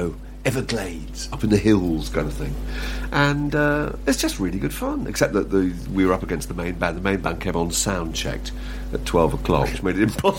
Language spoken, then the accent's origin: English; Fleet, South East England, United Kingdom; I sort of made a comment about my hometown, Fleet, Hampshire, where I describing it as a place of skull-cracking tedium.